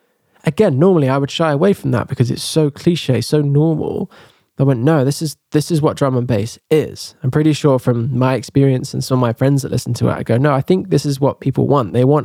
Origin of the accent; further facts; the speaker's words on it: England, United Kingdom; now in France; But coming back to today and going, I am English. I'm 29. I'm here in this room. I'm working with Acuna. I'm in France.